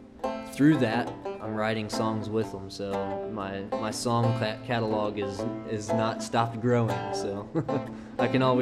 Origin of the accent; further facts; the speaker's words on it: Cincinnati, Ohio, United States; I'm from the east side of Cincinnati. I grew up in Claremont County and went to Claremont Northeastern High School.